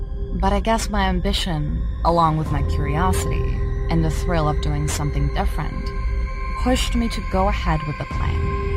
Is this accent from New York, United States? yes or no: yes; New York, United States; Since we are all from New York, Bennett College was perfect for our video.